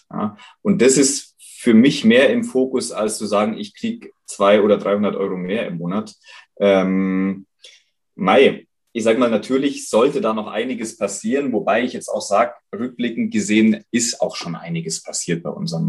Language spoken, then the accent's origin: German; Ebersberg, Bavaria, Germany; unsere Gesellschaft hier in Deutschland, in Bayern, bei uns in Ebersberg